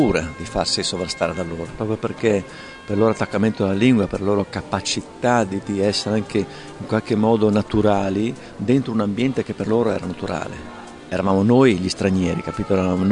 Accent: Veneto, Italy; io che sono veneto

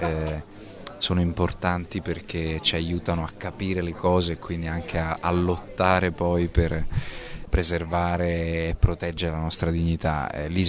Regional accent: Sicily, Italy; da siciliano è un piacere

